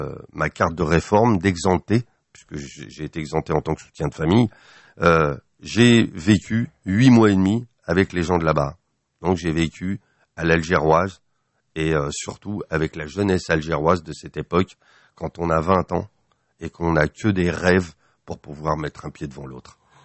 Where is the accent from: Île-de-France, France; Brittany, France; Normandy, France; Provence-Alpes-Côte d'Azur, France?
Île-de-France, France; Paris; also born or lived in Nanterre; Je suis parisien, quoi. De fait est, c'est que je suis né à Nanterre. À l'époque, les départements de la Seine, c'était 75. Paris. C'était Paris, hein. Donc oui, je suis parisien parce que j'ai arpenté tous les pavés de Paname